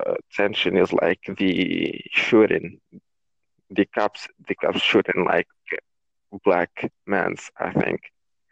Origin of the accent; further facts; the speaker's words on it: Morocco; well, as I said, I'm from Africa. I'm from Morocco.